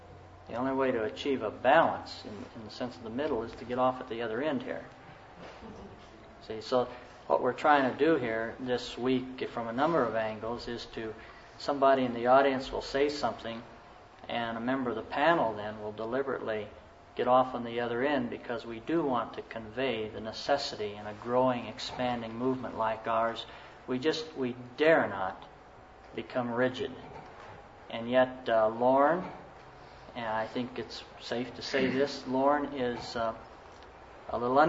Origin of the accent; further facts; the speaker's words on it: United States; I am American. Therefore, I talk to you frankly.